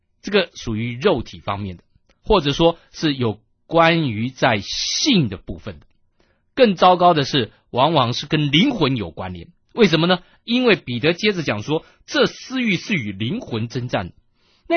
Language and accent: Chinese; China; 好比说我们是属于中国政府所管理的，我们是中国人